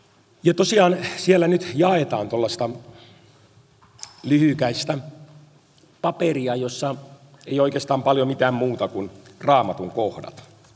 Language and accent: Finnish; Turku, Southwest Finland, Finland; now in Nakkila, Finland; Mä olen kotoisin Turusta, mutta asustelen tätä nykyään Porin tietämillä Nakkilassa ja toimin pienen herätysliikkeen, rukolavaisen herätysliikkeen paimenena